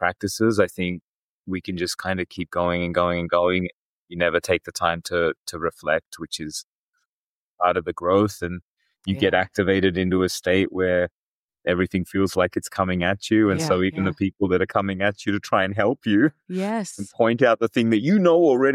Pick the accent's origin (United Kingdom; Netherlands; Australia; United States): Australia; In the culture I grew up in Australia